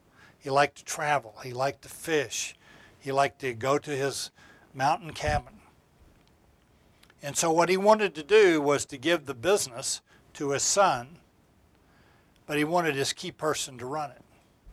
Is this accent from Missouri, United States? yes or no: no; Texas, United States; I grew up in Texas, and you would go out to West Texas